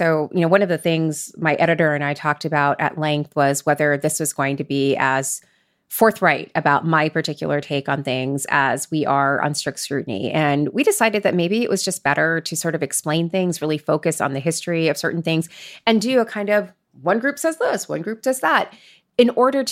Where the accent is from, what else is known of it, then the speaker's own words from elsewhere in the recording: Florida, United States; I am from Florida and I grew up in the 90s in the Dirty South.